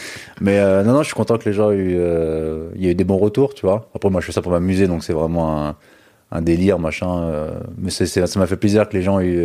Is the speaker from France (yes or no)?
yes; Brittany, France; Mais autrement, je suis breton du Finistère, ouais.